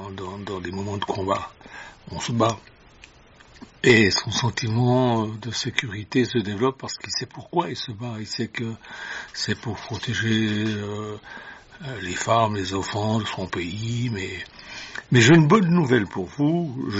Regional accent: Switzerland; Moi je viens de Suisse, et en Suisse on a des montagnes, des collines, et j'ai vu déjà, quand j'étais enfant, j'étais jeune, j'ai vu des bergers seuls

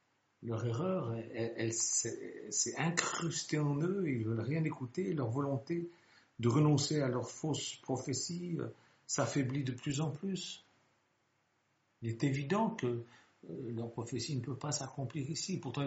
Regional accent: Switzerland; Je suis suisse

